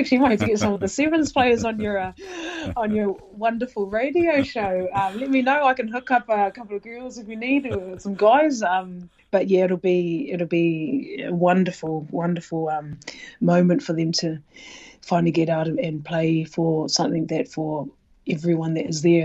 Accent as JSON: {"language": "English", "town": "Oamaru", "region": "Otago", "country": "New Zealand", "tie": "born or raised there", "moved": "yes", "said": "Because I grew up in Oamaru, small town"}